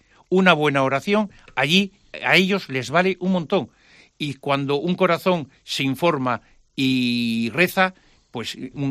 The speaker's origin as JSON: {"language": "Spanish", "country": "Spain", "said": "como somos los españoles, ¿no? Los españoles somos gente tirada para adelante, que ayudamos, intentamos ayudar los unos a los otros"}